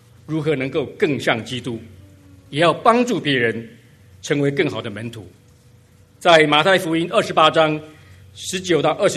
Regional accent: Taiwan; 但是我们在台湾长大，我们是念酵，所以一时也很难改口。

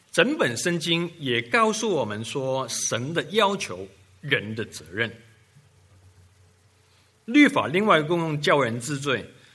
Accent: Taiwan; also born or lived in Hong Kong / United States; 我在香港出生，台湾长大，在美国住了最久，所以说口音都混杂在一起

